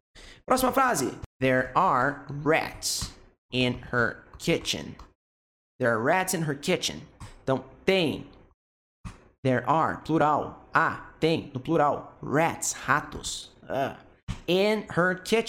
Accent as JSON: {"language": "Portuguese", "town": "Curitiba", "region": "Paraná", "country": "Brazil", "tie": "born there", "said": "pelo menos aqui em Curitiba, a cidade onde eu nasci"}